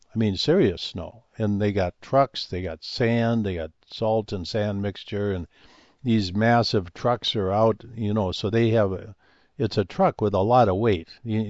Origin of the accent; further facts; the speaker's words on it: Midwest, United States; And I grew up in the Midwest, and so I'm very familiar with snow.